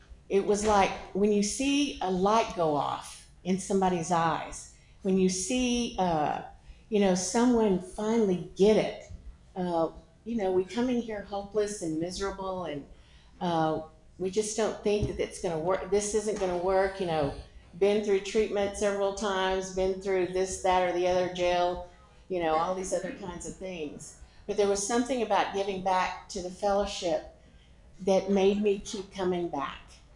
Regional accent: Houston, Texas, United States; And, you know, when I got there, I was like, I'm from Houston. Never been to a small town, never knew.

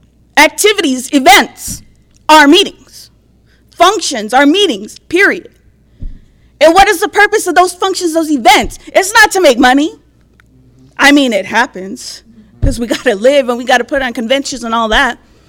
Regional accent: San Antonio, Texas, United States; I'm an addict. And I'm from San Antonio, Texas, Esperanza area in the house.

